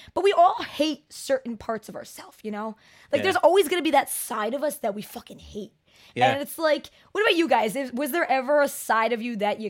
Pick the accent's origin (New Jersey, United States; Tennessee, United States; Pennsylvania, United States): New Jersey, United States; accent: New Jersey; I would try to hide my New Jersey accent until I was like, I can't do this anymore.